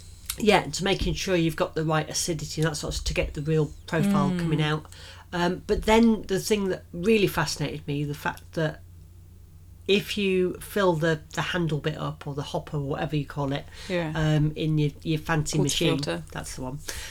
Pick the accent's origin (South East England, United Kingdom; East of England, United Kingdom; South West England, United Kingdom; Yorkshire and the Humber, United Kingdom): Yorkshire and the Humber, United Kingdom; I'm from Yorkshire.